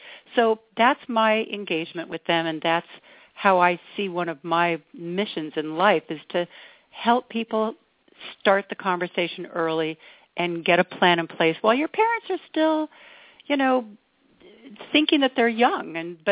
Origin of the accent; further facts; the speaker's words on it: Sacramento, California, United States; So I started driving around my hometown of Sacramento trying to find a good place for her